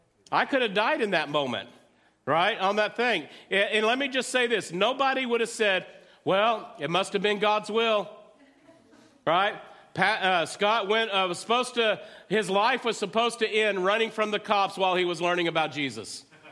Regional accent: Midland, Texas, United States; I drove 6 hours back to the place I grew up in Midland, Texas

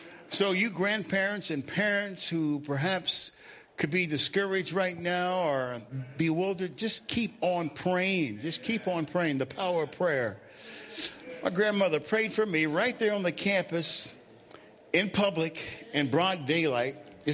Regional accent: Cincinnati, Ohio, United States; Now, I grew up in Cincinnati. I'm a Buckeye.

